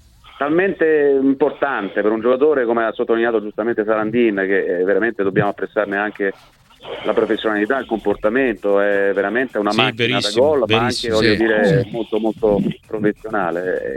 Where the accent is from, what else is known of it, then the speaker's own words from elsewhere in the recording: Florence, Tuscany, Italy; io sono Fiorentino